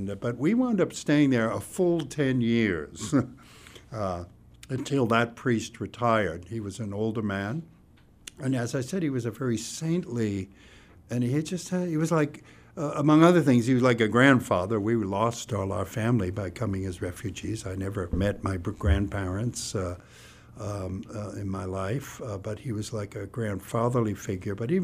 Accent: Germany; moved away; by the kids in the neighborhood for being a Protestant and a Nazi, they called me, because I was from Germany.

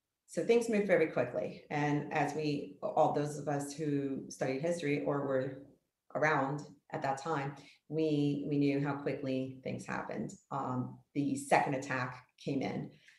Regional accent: New York City, New York, United States; So I grew up in the New York City area. My parents were immigrants from Egypt and Colombia.

